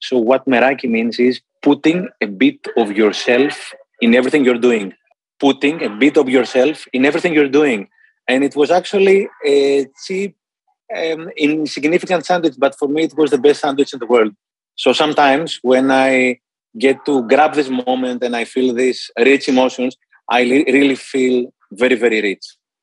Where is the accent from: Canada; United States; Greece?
Greece; I come from Greece.